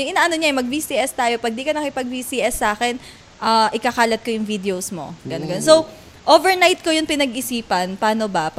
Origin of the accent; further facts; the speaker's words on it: Taguig, Metro Manila, Philippines; sabi ko, taga-Taguig ako.